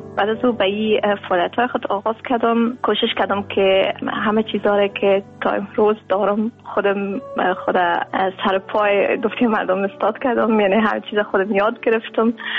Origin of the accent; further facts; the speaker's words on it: Afghanistan; now in Germany; ما همیشه بسیار افتخار میگم که ما از افغانستان آمدیم